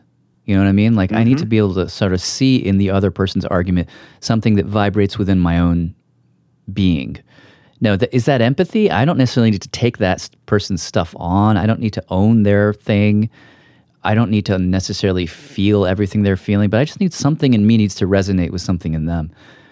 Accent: United States; And I felt like I should, just as an American citizen.

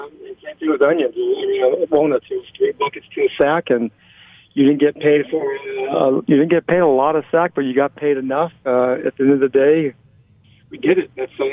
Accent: Lathrop, California, United States; also born or lived in French Camp; I was born in French Camp, moved at a young age about maybe 5 or 6 miles south to a small town in Lathrop. Youngest of seven.

